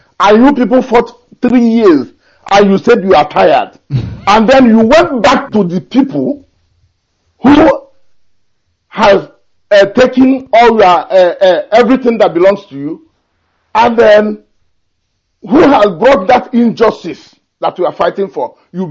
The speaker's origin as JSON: {"language": "English", "region": "Eastern Nigeria", "country": "Nigeria", "said": "I told him Nigeria. He said, is it what part of Nigeria? I told him. Eastern Nigeria. He said, are you people the Biafrans? I said, yes, we are the Biafrans."}